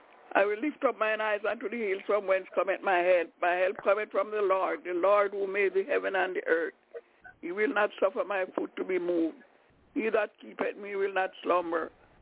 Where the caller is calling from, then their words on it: Albany, New York, United States; I'm calling from Albany, New York.